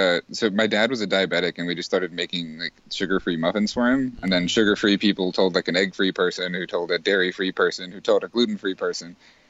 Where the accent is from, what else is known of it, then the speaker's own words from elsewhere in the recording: Lafayette, Louisiana, United States; I'm from Lafayette, Louisiana.